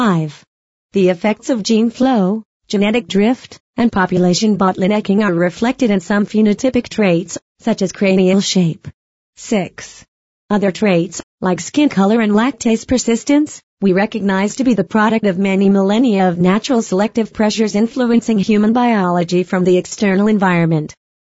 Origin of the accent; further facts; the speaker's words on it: Hong Kong; I grew up in Hong Kong, a city in southern China. My father is from the Philippines and my mother is from Hong Kong, which makes me a mixed Filipino-Chinese academic.